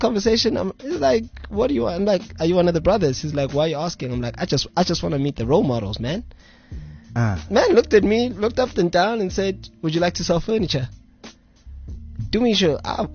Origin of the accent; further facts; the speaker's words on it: Vosloorus, Gauteng, South Africa; I'm from Vosloo, it's in the East Rand.